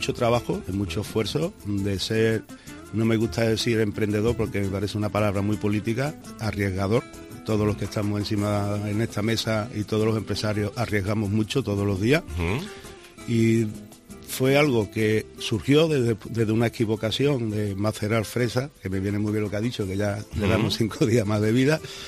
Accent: Carmona, Andalusia, Spain; Sevilla vende, aparte de mi pueblo Carmona, pero en la etiqueta aparece Sevilla en Gin Premium.

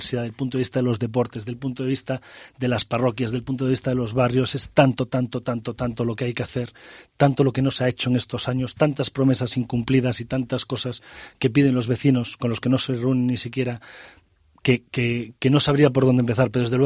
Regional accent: Pontevedra, Galicia, Spain; born there; Yo que nací en Pontevedra, que vivo en Pontevedra, trabajo en Pontevedra y que me dedico a la ciudad y al ámbito público por amor a mi ciudad

